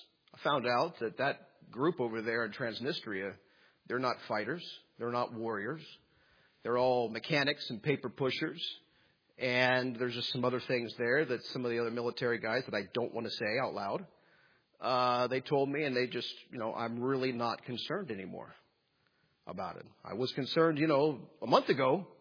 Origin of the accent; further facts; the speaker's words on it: United States; I felt a little bit of pride being an American.